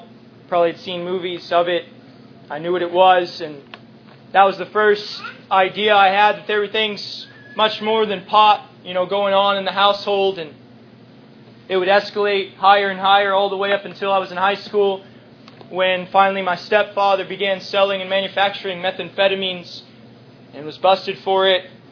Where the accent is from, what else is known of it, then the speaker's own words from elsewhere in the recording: Dallas, Texas, United States; born there; I was born in Dallas, Texas, Dallas proper, in a pretty bad part of town.